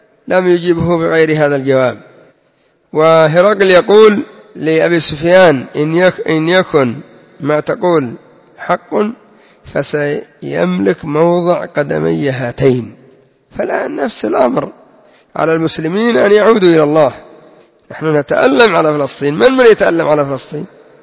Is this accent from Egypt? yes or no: no; Yemen; انظروا في شعبان كم تتوجه من الزيارات هنا عندنا في اليمن